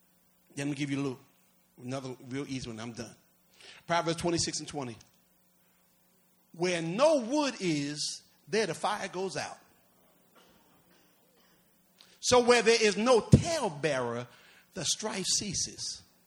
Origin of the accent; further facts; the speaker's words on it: New York City, New York, United States; Man, I'm from New York City.